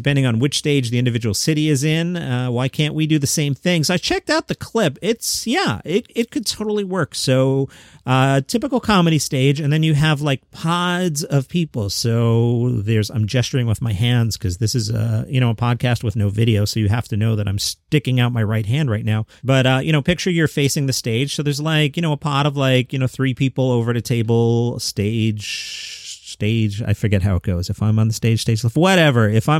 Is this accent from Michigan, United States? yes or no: no; Queens, New York, United States; Now, I'm from Queens, New York, and I have no idea what 10,890 square feet is. We don't talk that way in Queens